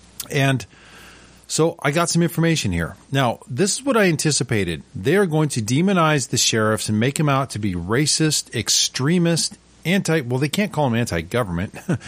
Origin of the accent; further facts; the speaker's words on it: Scotland, United Kingdom; I'm Scottish